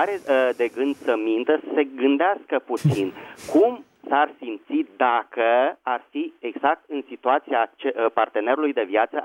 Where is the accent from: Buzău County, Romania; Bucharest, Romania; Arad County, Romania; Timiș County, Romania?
Bucharest, Romania; din București.